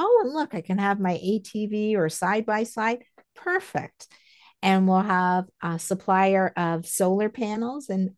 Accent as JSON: {"language": "English", "country": "Canada", "said": "We're Canadian."}